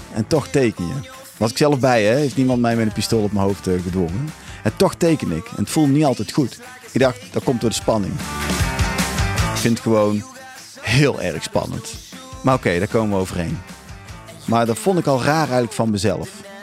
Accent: Tilburg, North Brabant, Netherlands; 44 jaar, ik kom uit Tilburg

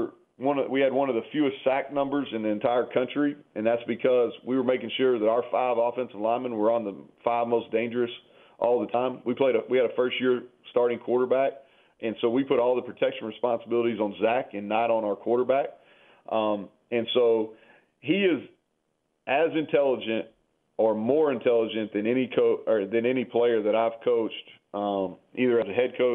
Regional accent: Kentucky, United States; I'm from Kentucky, so I remember him really well.

